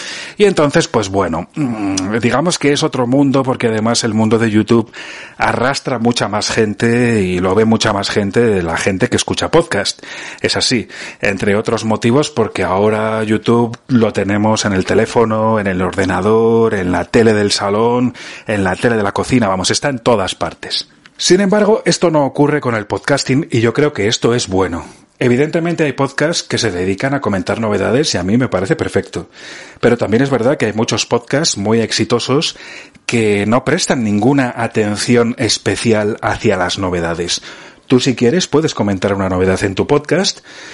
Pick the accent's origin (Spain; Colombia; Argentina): Spain; Burgos, Castile and León; now in Italy; yo soy español de Burgos y vivo en Italia, ¿eh? No soy ni de la pérfida Albión, ni soy un yankee, ni nada por el estilo. Ni canadiense, ni australiano, ni nada.